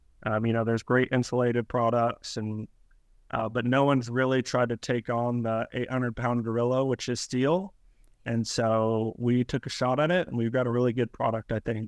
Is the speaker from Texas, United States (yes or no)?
yes; Texas, United States; I grew up in Texas.